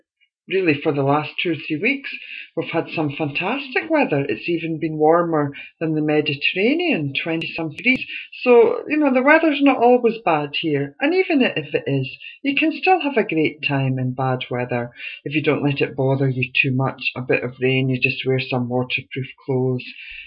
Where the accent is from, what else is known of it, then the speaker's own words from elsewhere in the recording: Scotland, United Kingdom; now in England; I'm Scottish, but I live in the northeast of England